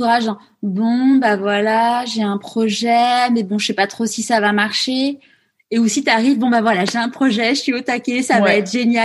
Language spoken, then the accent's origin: French; France; nous, en tant que Français